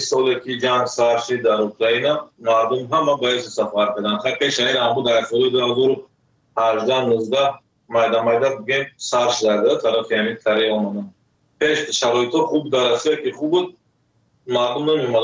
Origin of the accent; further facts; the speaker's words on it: Tajikistan; also born or lived in Russia; now in South Korea; سال 2015 از تاجیکستان آمدم.